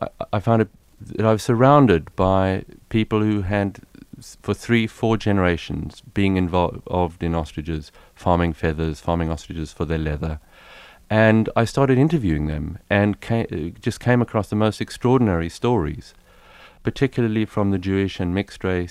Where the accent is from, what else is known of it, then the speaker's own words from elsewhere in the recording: South Africa; Growing up in South Africa, there was something about the ostrich.